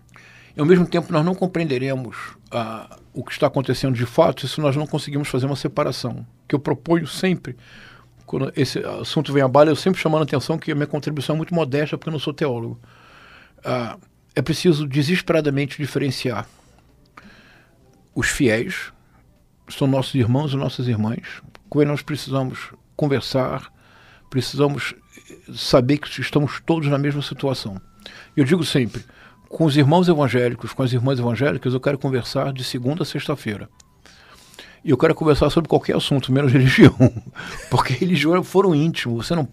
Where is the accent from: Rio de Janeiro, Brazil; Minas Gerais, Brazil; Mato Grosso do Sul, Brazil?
Rio de Janeiro, Brazil; Tanto eu cresci em Bento Ribeiro.